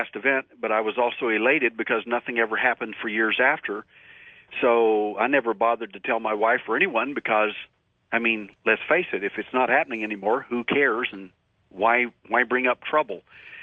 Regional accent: Texas, United States; I'm from Texas, so I'm going to use a Texas terminology here, like a calf looking at a new gate.

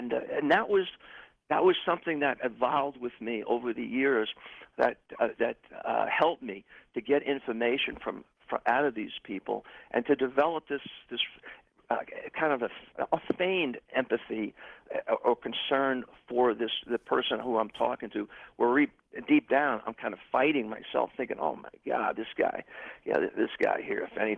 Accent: New York, United States; I said, "Man," I said, "I was raised in New York. It's expensive."

